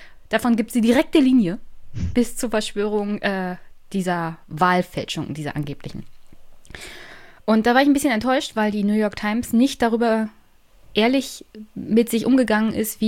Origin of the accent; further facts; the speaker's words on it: Germany; Ich meine, als Deutsche, ich persönlich würde auch keinen Kriegseinsatz befürworten.